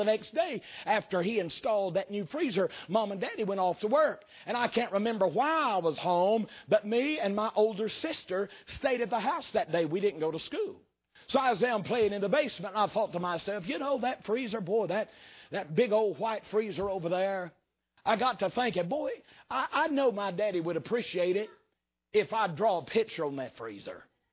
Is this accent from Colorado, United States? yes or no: no; North Wilkesboro, North Carolina, United States; also born or lived in Hays; growing up and my house in Hayes, North Carolina. So I always respond when I'm asked, where are you from? By saying North Wilkesboro, North Carolina.